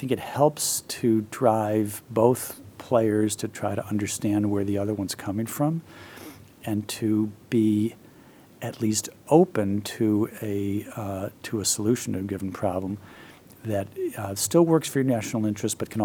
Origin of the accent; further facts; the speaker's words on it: Chicago, Illinois, United States; now in Washington, United States; We met in Chicago for one visit instead of Washington, because my hometown, he had taken me to his hometown in Tianjin.